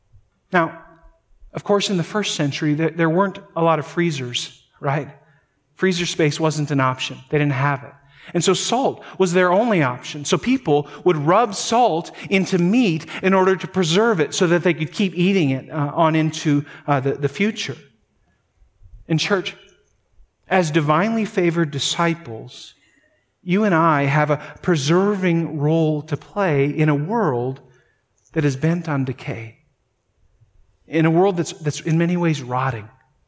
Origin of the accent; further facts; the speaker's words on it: North Dakota, United States; We come from Norwegian territory there, all right, up in North Dakota.